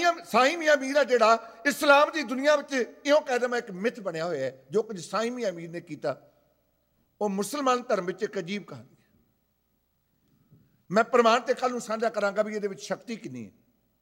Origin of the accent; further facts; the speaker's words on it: Punjab, India; ਮੈਨੂੰ ਪੰਜਾਬ ਦਾ ਜ਼ਿਆਦਾ ਤਜਰਬਾ ਕਿ ਤੋਂ ਕਿਉਂਕਿ ਮੈਂ ਤਾਂ ਪੰਜਾਬ ਦੇ ਰਹਿਣ ਵਾਲਾ